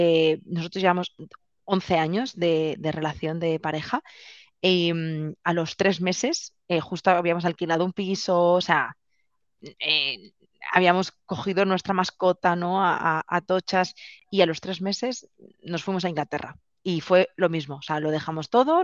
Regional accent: Gavà, Catalonia, Spain; He vuelto como a mi pueblo. Yo soy de Gavà, de un pueblito de Barcelona.

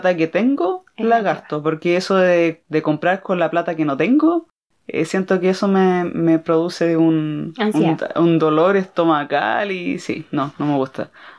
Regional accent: Chile; Somos chilenas.

